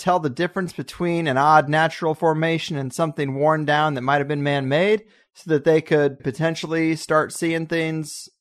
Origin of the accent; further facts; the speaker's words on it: Missouri, United States; I've driven across the United States several times to go back to my hometown in Missouri